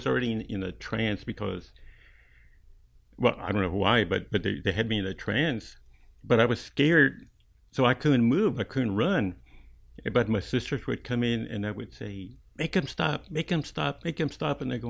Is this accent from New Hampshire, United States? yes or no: no; Post, Texas, United States; When I was growing up in Post, Texas, that's, you know, near Lubbock